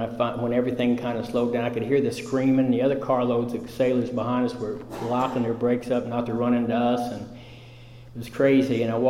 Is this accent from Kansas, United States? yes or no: yes; Kansas, United States; She was from New York City and I was from Kansas